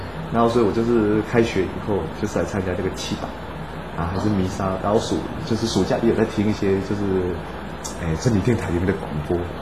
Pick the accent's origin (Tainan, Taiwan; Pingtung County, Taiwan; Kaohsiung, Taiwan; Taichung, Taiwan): Taichung, Taiwan; 没有。我是台中人啊